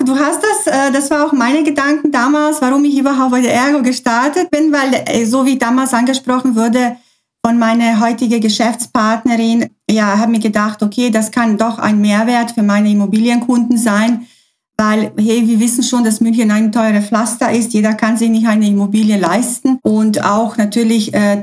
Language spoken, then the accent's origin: German; Croatia; German is a second language; now in Germany; ursprünglich komme ich auch aus Ex-Jugoslawien, also beziehungsweise aus Kroatien.